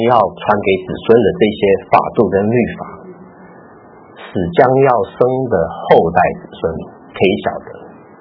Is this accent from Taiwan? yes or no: yes; Taipei, Taiwan; also born or lived in Kaohsiung; 我好像我以前在台北长大，然后到了高雄